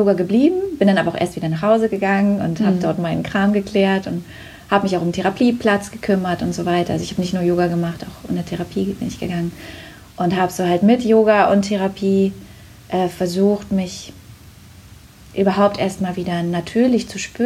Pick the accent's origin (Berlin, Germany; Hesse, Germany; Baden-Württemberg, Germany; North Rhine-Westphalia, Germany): Berlin, Germany; Ich bin in Ostberlin aufgewachsen und mit 2 Geschwistern noch.